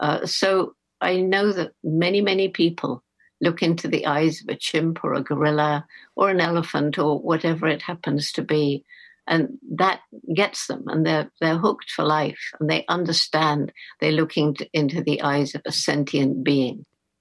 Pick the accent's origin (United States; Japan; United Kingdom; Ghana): United Kingdom; Bournemouth, South West England; I'm speaking to you from the house where I grew up in Bournemouth in England on the south coast.